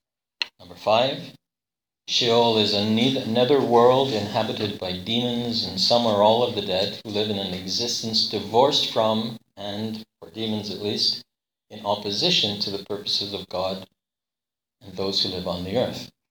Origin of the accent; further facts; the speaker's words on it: Scotland, United Kingdom; And I'm Scottish enough that free access to resources is right up my line.